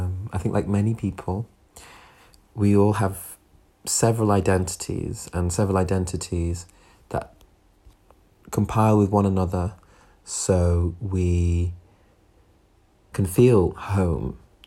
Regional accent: North West England, United Kingdom; This is where I grew up. I grew up in the Northwest. I grew up around Northwest accents, Northwest culture, Northwest people.

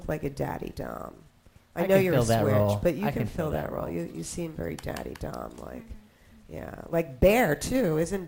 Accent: Philadelphia, Pennsylvania, United States; I'm from Philly.

